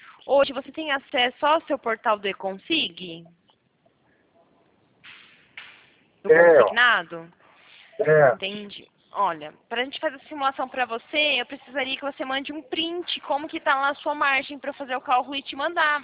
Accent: Santa Bárbara d'Oeste, São Paulo, Brazil; Eu sou aqui de Santa Bárbara do Oeste.

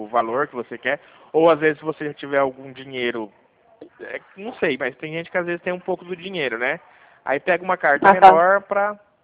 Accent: Dracena, São Paulo, Brazil; eu sou de Dracena.

